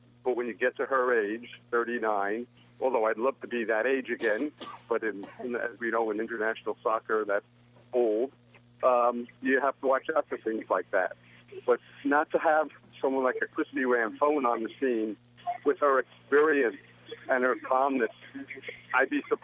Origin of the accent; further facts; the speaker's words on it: United States; I mean, in the long run, yes, as an American, I would rather see the U.S. do well.